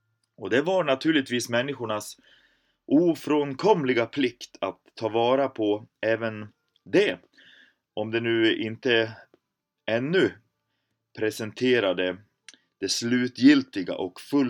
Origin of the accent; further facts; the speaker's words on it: Dalarna County, Sweden; Hemma i Dalälvarna är strömmarna ibland mycket kraftiga.